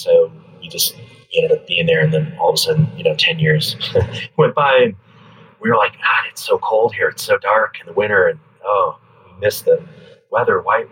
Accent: Colorado, United States; also born or lived in Los Angeles; I'm originally from the West. I grew up in Colorado. I actually lived in LA for about 12 years.

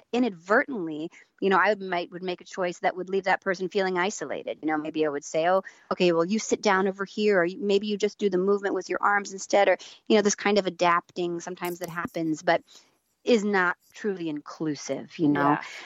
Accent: Maine, United States; finally come home to my home state, you know, my home state of Maine, where I'm from.

